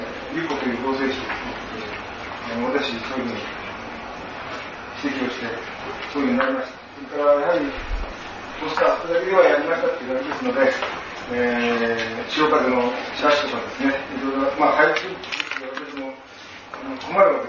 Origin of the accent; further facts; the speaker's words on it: Hino, Tokyo, Japan; 私は日野市の出身、